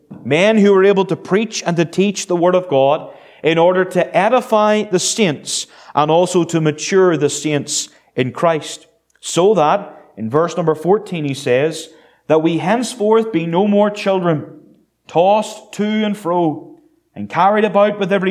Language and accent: English; Northern Ireland, United Kingdom; Growing up in Northern Ireland